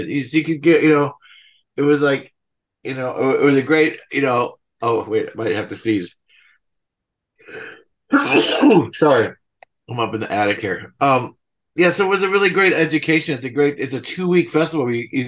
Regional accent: Milwaukee, Wisconsin, United States; I did. I grew up in Milwaukee, the northwest side, west of the tracks. I went to Marshall High School. And one of my best friends was Brian Ritchie from

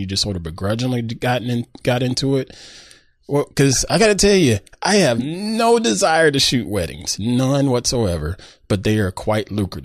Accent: South Carolina, United States; accent: Southern drawl; now in Petaluma, United States; I'm a Carolina man. I'm sure you can tell from my Southern drawl. But I grew up in South Carolina

